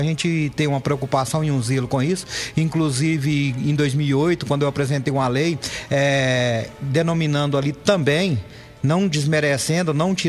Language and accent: Portuguese; Brazil; os moradores do bairro São Judas Tadeu, onde eu nasci e criei nas proximidades daquele bairro, no bairro São Benedito.